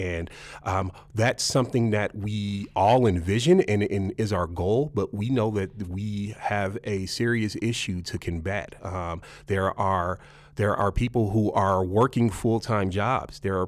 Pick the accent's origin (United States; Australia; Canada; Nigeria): United States; Denver, Colorado; I grew up in the Five Points area